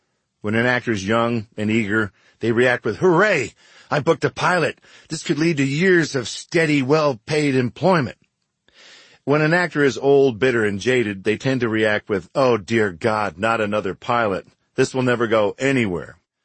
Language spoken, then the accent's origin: English; Michigan, United States; moved away as an adult; I was born in Michigan and spent the first 20-plus years of my life there. Now, maybe my body was hardwired for colder climates.